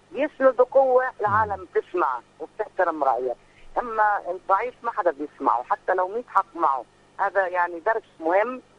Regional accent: Palestine; إحنا كشعب فلسطيني هنستخدم كل أشكال المقاومة

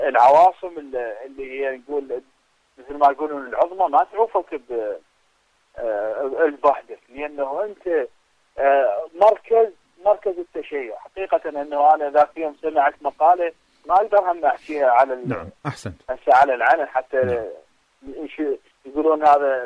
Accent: Iraq; هل حتى عندنا بالعراق المظاهرات

